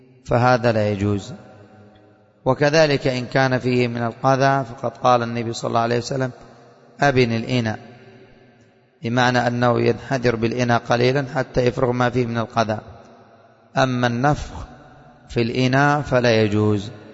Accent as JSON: {"language": "Arabic", "country": "Yemen", "said": "وعندنا اليمنيين كما يقال كرش"}